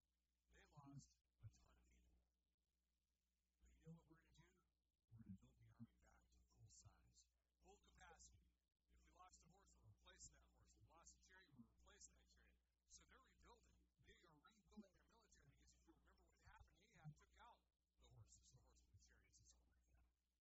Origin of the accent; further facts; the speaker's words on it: Amarillo, Texas, United States; We lost in the hills, but you know, we're not really hill people. We come from West Texas. We don't come from the Rocky Mountains. We come from Amarillo.